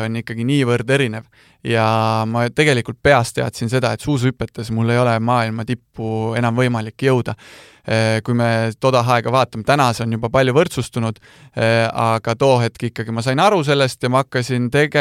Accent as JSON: {"language": "Estonian", "town": "Rakvere", "region": "Lääne-Viru County", "country": "Estonia", "also_born_or_lived": "Viljandi", "lives_now": "Tallinn, Estonia", "said": "sealt Rakvere poolt ma olen pärit"}